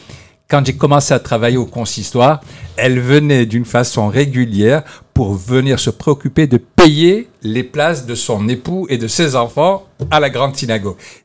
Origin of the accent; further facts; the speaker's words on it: Sfax, Sfax Governorate, Tunisia; Moi, je ne suis pas de la capitale, comme dirait l'autre. Je suis d'un port de pêche. Je viens de Sfax.